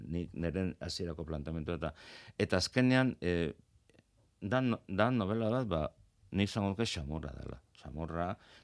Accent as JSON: {"language": "Basque", "town": "Azkoitia", "region": "Basque Country", "country": "Spain", "said": "ni badak eta azkoitearra naiz, eta azkoitiko humorea zaguzen dut, ez? Eta oso euskalduna naiz alde horretan."}